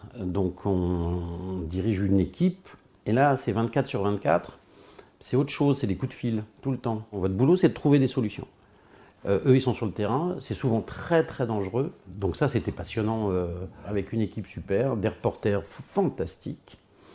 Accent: Île-de-France, France; 50 ans. Toute ma famille vient d'ici, c'est-à-dire Beaulieu-les-Loches, en Indre-et-Loire. Je suis né à Versailles, j'ai grandi dans les Hauts-de-Seine.

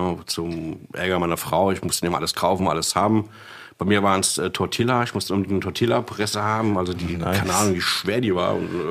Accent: Frankfurt, Hesse, Germany; born there; gebürtiger Frankfurter

